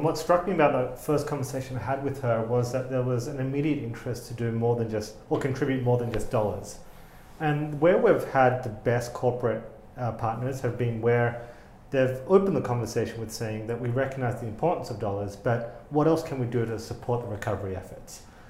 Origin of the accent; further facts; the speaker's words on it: Australia; I'm not Texan, as you can tell, I'm Australian, but we share a lot in common.